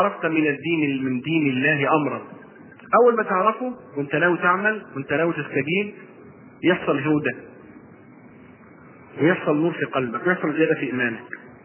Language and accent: Arabic; Egypt; تقريبا كلنا كمصريين بالذات